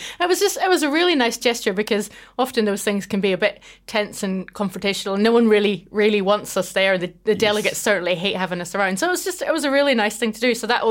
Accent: Belfast, Northern Ireland, United Kingdom; I grew up just outside Belfast. And it was, I grew up in that time during the Troubles

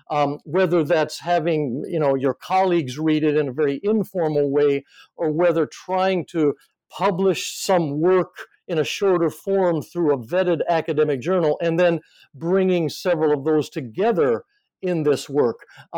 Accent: Aomori, Japan

